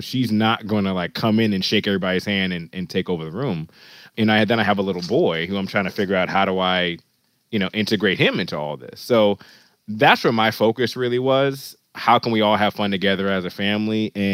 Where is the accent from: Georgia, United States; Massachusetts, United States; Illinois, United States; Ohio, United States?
Illinois, United States; Chicago; we grew up outside Chicago for the first 10 years of my life, and those are my sweetest childhood memories.